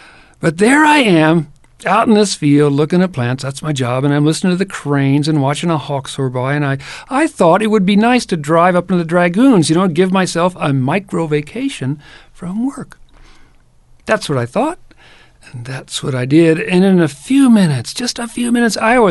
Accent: Kentucky, United States; Back south in the south, in my home state of Kentucky

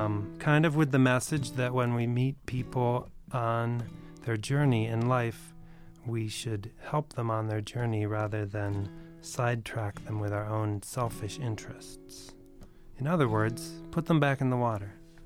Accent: Michigan, United States; And I grew up in Michigan, and every year in elementary school, at least once, they would show us this movie, a Canadian movie called Paddle to the Sea.

